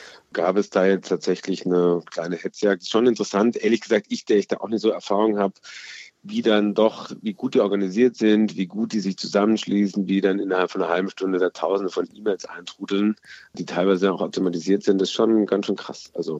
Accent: Southern Germany, Germany; ich selbst bin Süddeutsche, bin auch katholisch aufgewachsen

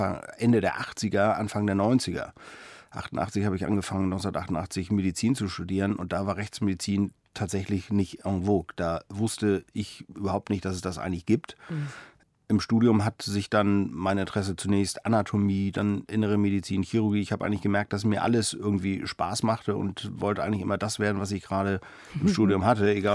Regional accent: Kiel, Schleswig-Holstein, Germany; Meine Eltern haben sich relativ früh getrennt, als ich 3 war. Mein Vater ist dann zurück nach Griechenland. Ich bin eben dann in Kiel bei meiner Mutter aufgewachsen

